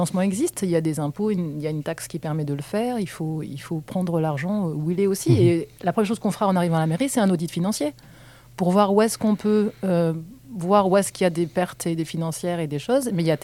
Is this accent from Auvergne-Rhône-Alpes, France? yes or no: yes; Grenoble, Auvergne-Rhône-Alpes, France; je suis grenobloise et j'ai vécu dans cette ville qui était pilote sur les transports en commun.